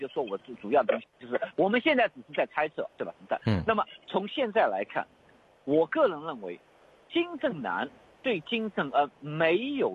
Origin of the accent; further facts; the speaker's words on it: China; now in Australia; 就我们从大陆出来的人啊